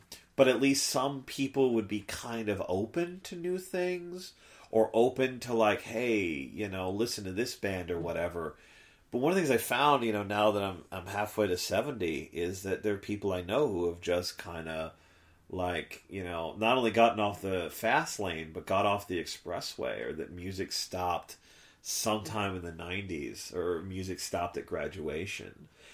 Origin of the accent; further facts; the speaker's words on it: New Jersey, United States; I was in the New York City media market growing up in New Jersey.